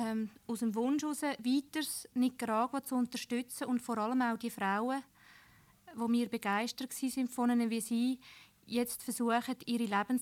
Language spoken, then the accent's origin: German; Switzerland; dass wir als Schweizer Gruppe mit nicaraguanischen Leuten zusammen geschafft haben.